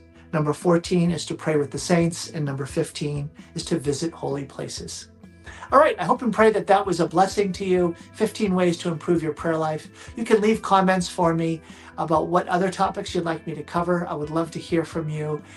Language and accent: English; Massachusetts, United States; So growing up outside of Boston, we would go to Our Lady of La Salette Shrine. And it was, I don't know, 45 minutes away.